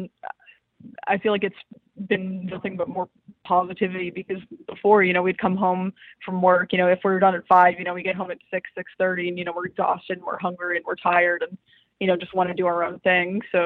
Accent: Ohio, United States; now in Boston, United States; I'm from Ohio, but I'm living in Boston.

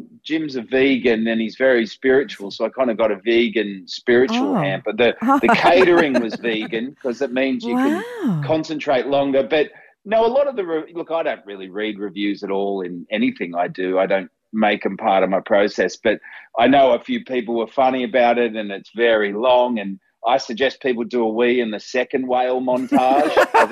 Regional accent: Cronulla, New South Wales, Australia; You know, I'm from Cronulla, you know, like what is going on, you know?

